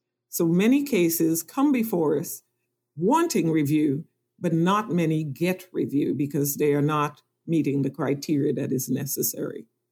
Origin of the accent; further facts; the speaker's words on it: Trinidad & Tobago; born there; I was born in Trinidad and Tobago, so I am an immigrant. I'm not an immigrant descent.